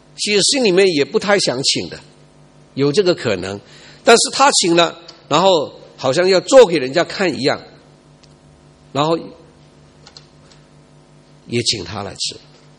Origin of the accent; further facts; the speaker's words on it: Guangdong, China; 我们广东人呢，有就是很好客的